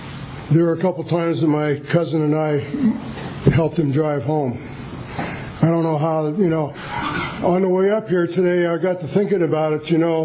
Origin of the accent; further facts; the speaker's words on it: Pennsylvania, United States; You know, I'm from Pennsylvania. Hard-drinking bunch of people, coal miners, steel workers.